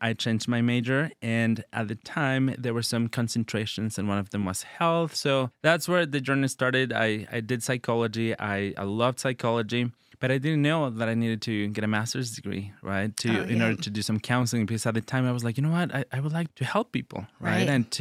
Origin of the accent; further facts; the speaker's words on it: Mexico; I grew up in Mexico and I started doing my education there